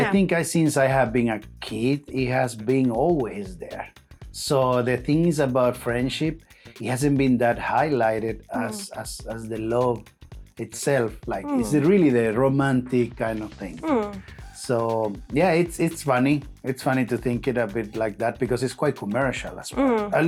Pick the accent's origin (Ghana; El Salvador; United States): El Salvador; English is a second language; because of my home country and El Salvador